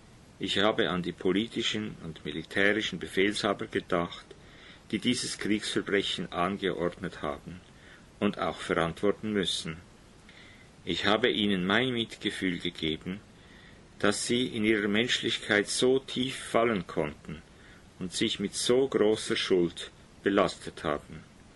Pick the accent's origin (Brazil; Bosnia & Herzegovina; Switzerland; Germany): Switzerland